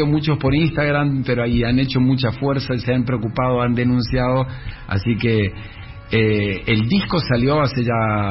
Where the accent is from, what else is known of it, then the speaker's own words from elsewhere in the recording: Misiones, Argentina; Yo no me siento ucraniano para nada, yo me siento argentino 100% de la tierra colorada